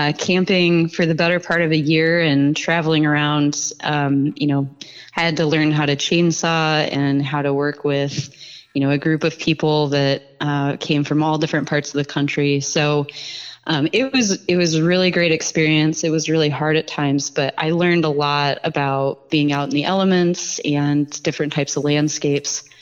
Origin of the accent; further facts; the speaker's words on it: Iowa, United States; I grew up in Iowa, so I did a lot of detasseling in high school